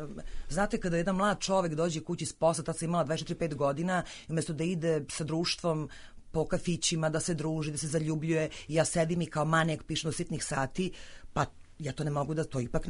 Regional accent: Belgrade, City of Belgrade, Serbia; born there; ja sam rođena u Beogradu, u Srbiji, to je moja domovina

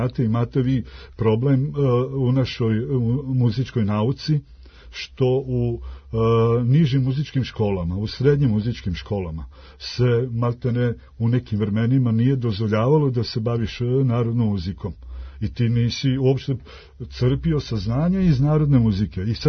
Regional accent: Stapar, Vojvodina, Serbia; born there; Ja sam rođen u Staparu kod Sombora.

